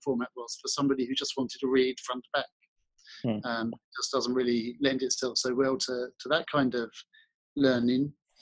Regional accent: South East England, United Kingdom; accent: slightly Australian; Yeah, so, I'm from Kent in England, and I have a little bit of Australian accent after spending a couple of years there

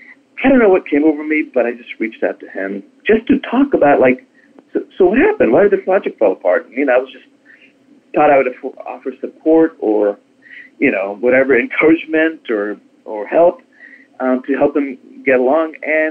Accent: India; didn't know I was … from India, you may not even guess I'm Indian.

